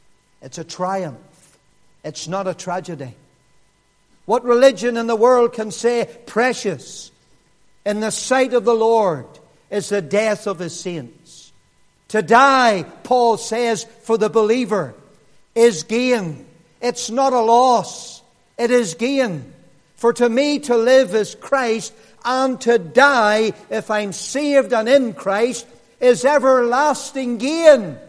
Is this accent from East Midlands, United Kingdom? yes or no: no; Lurgan, Northern Ireland, United Kingdom; Bad English, I know. I come from Lurgan. We murder the English language.